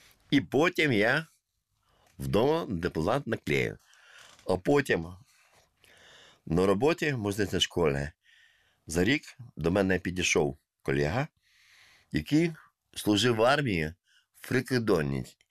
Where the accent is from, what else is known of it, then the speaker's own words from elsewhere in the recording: Volyn Oblast, Ukraine; first language Russian; Ukrainian is a second language; Так, я закінчив російську школу, вчилися наш, російською викладалося.